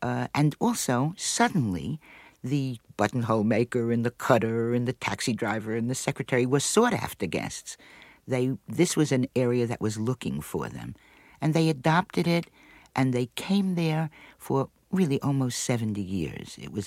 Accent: New York, United States; Well, when I was growing up, I think that we had an absolutely marvelous time at the hotel.

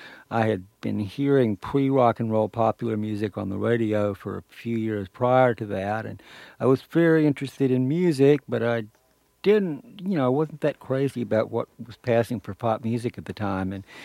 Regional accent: Arkansas, United States; I really think it was possible because I grew up in Arkansas at that particular time.

